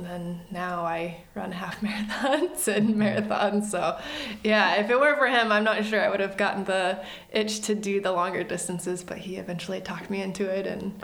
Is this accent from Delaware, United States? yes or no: no; Knoxville, Iowa, United States; moved away as an adult; now in Illinois, United States; Yeah, I grew up in Knoxville, so raised here my entire life. My parents still live here and went to school in Iowa, so I've been in Iowa for a majority of my life.